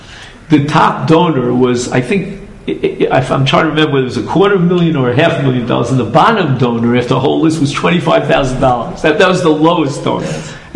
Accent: New York, United States; I always, because I'm a New Yorker, so I always think of what's called Ocean Parkway.

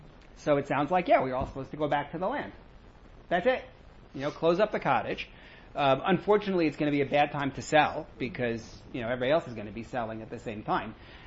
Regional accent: New York, United States; which, you know, being a New Yorker, I just, you know, they have four legs.

